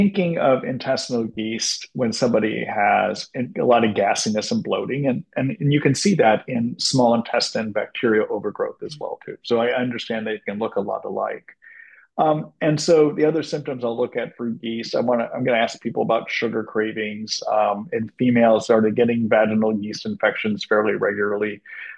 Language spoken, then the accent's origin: English; Indiana, United States; I grew up in Indiana